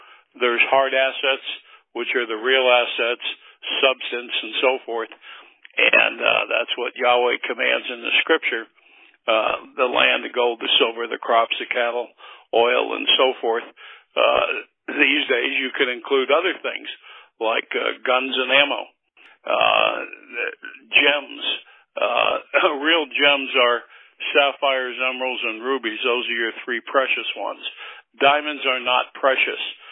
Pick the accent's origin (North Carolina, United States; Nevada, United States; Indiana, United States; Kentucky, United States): Nevada, United States; Las Vegas; I grew up in Las Vegas